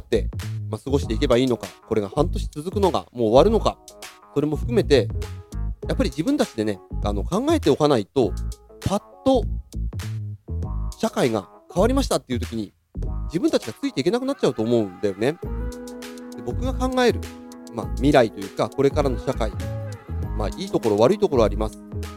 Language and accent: Japanese; Hokuriku, Japan; born there; まあ僕北陸生まれなんでね、あえて北陸を出しちゃいますけれど